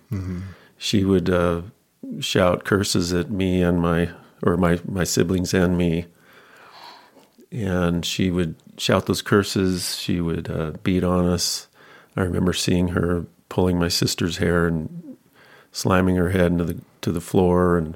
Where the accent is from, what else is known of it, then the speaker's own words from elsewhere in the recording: New Mexico, United States; I grew up in mostly in New Mexico. We moved around quite a bit. And by the time I was 10 years old in fourth grade, we moved 5 times.